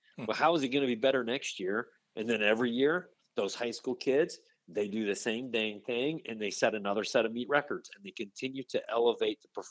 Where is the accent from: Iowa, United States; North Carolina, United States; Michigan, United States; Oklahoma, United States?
Iowa, United States; Osceola; And I'm from Iowa, so I understand it. I grew up in South Central Iowa in Osceola